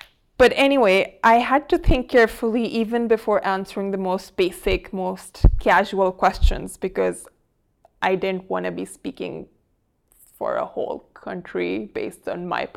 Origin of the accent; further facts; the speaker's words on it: Lahore, Punjab, Pakistan; also born or lived in Karachi; I grew up in Lahore, Pakistan, and then moved to Karachi, which is a multicultural, multi-ethnic city.